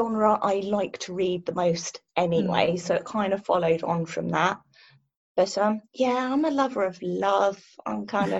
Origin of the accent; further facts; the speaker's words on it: United Kingdom; I am British. I love classics.